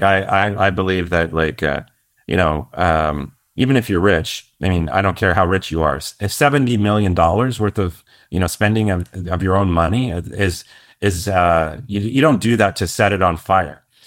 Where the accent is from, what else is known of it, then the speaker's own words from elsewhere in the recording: Canada; Yeah, like I'm Canadian.